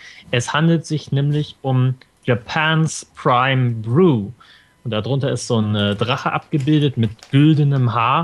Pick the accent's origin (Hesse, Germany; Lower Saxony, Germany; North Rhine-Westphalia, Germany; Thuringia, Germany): Lower Saxony, Germany; Stade; now in Gothenburg, Sweden; Ich wohne in Göteborg. Ich komme aber eigentlich aus Deutschland, aus einem niedlichen kleinen Ort, der Stade heißt.